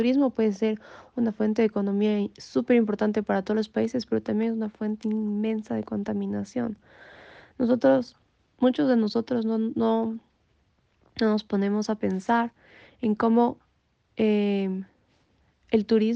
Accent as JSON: {"language": "Spanish", "country": "Ecuador", "said": "soy de Ecuador"}